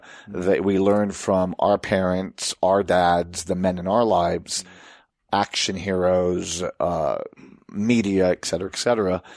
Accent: Puerto Rico; And you know, we were also Americans growing up in Puerto Rico.

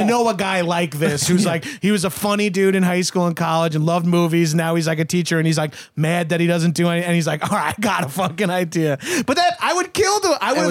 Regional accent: Long Island, New York, United States; I'm also from Long Island, so those two things play into each other.

